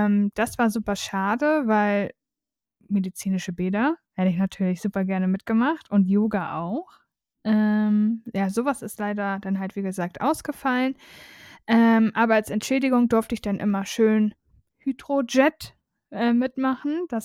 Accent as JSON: {"language": "German", "region": "Schleswig-Holstein", "country": "Germany", "tie": "born or raised there", "said": "Ich bin ja in Schleswig-Holstein aufgewachsen."}